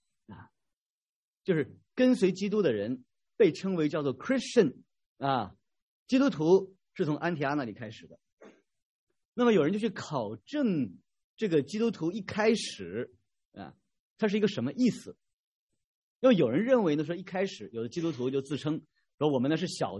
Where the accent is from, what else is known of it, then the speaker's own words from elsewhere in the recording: New York, United States; 我就原来就来自那个地方，啊，我原来就在美国这个纽约上州啊，啊，昨天还有人好几个人问我啊，你从纽约那个大地方来，我不是从个很小的地方啊，开车离纽约市要6个小时呢，啊，很小的地方。